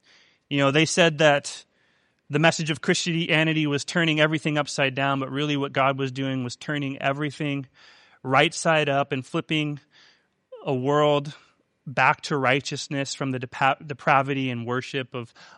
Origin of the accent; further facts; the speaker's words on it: Seattle, Washington, United States; You know, I'm from Seattle, Washington